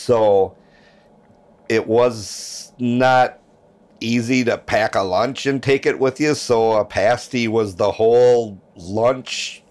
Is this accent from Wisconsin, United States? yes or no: yes; Madison, Wisconsin, United States; I grew up in Madison, but my folks being from the Dodgeville, Mineral Point area